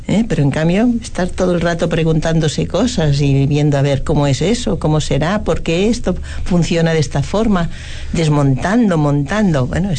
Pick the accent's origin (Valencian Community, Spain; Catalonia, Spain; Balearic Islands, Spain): Catalonia, Spain; Barcelona; Yo de Barcelona, ajá. Sí.